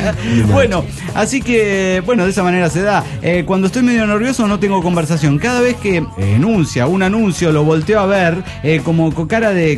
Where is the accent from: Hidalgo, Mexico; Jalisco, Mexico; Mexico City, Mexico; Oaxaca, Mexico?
Mexico City, Mexico; Soy el mochilero del DF mexicano.